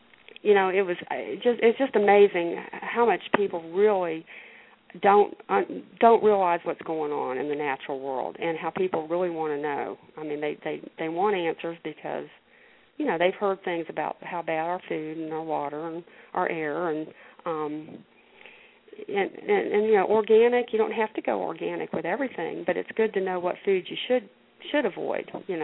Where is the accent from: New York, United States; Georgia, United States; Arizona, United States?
Georgia, United States; Macon; Well, I'm from Macon.